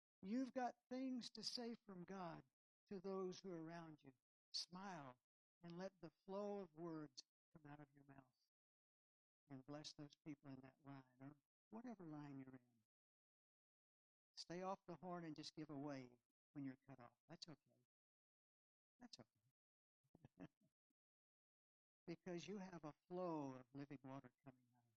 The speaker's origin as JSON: {"language": "English", "region": "Texas", "country": "United States", "said": "I'm from West Texas. I'm from the Pecos. That river is bigger than the Pecos, I'm telling you."}